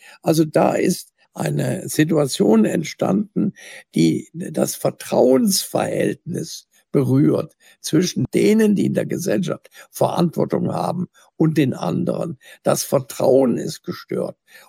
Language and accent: German; Dresden, Saxony, Germany; in meiner Heimatstadt Dresden